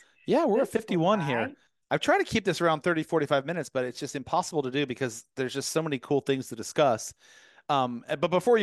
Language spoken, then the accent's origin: English; Colorado Springs, Colorado, United States; born there; now in Charlotte, United States; I was born in Colorado Springs. I'm in Charlotte, North Carolina, but I have family in Fort Collins.